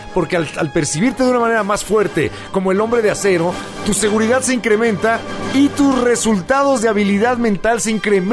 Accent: Mexico; soy mexicano

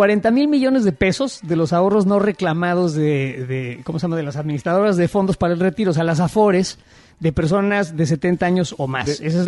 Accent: Mexico; No, soy mexicano

